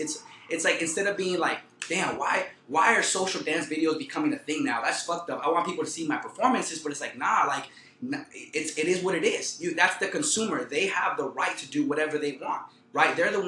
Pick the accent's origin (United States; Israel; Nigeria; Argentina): United States; California; I'm from the IE. I grew up in C